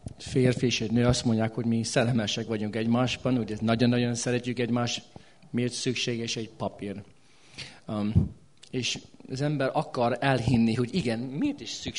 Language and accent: Hungarian; United States; Hungarian is a second language; Én amerikai vagyok, de mégis merem kimondani